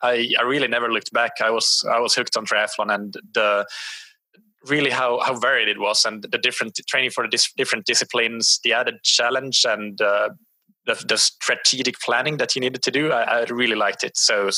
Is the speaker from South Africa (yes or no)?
no; Finland; first language Swedish; English is a second language; now in Lisbon, Portugal; So I am Finnish. I grew up in Finland, but in a Swedish-speaking part of Finland. So Swedish is my first language, English is my second, and Finnish is only my third language.